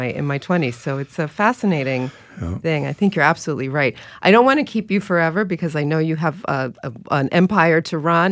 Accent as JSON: {"language": "English", "region": "New York", "country": "United States", "said": "I'm a New Yorker."}